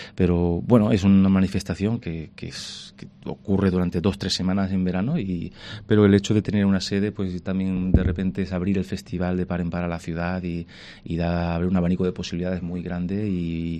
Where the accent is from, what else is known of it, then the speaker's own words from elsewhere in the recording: Granada, Andalusia, Spain; Granada es mi tierra y es mi ADN, mis raíces, mi inspiración, mi paraíso, mi retiro, todo, mi familia